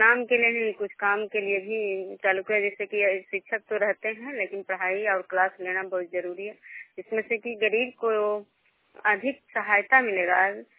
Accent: Nalanda, Bihar, India

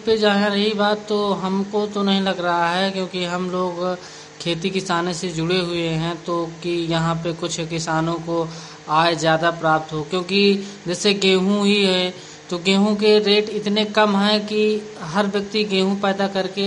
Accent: Tharri, India; और मैं ग्राम ठर्री से हूं।

